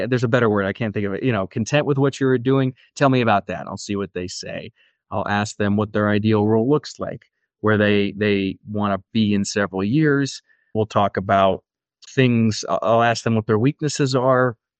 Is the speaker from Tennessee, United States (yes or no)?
no; Ohio, United States; now in Colorado, United States; You know, I live in Colorado, but I'm originally from Ohio.